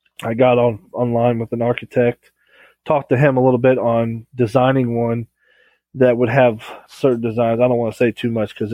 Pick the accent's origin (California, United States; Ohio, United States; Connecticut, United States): Ohio, United States; Goshen; Yeah, we actually had a tornado come right through my hometown here. Goshen, Ohio was